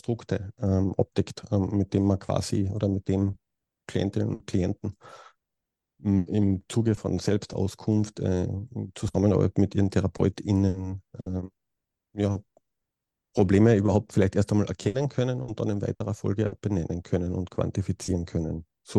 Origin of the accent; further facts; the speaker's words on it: Austria; ich bin aus Österreich